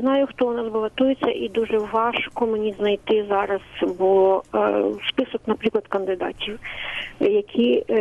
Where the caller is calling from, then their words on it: Kyiv Oblast, Ukraine; Київська область